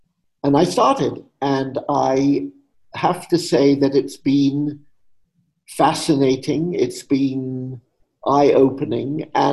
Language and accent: English; London, United Kingdom; I grew up in England, obviously, in post-war London. I was born in the last day of 1949, so I grew up in the 50s.